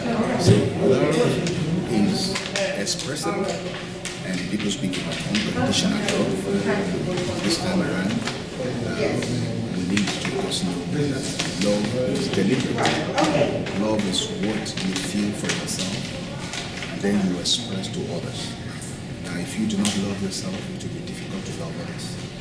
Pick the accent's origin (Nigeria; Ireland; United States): Nigeria; I'm from Nigeria. West Africa.